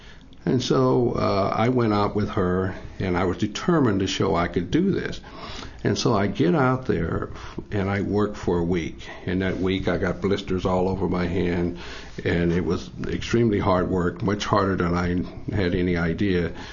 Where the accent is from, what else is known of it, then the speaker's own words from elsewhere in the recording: Missouri, United States; I just wanted to share a little bit about what my life was like as a young person growing up in the Boot Hill, Southeast Missouri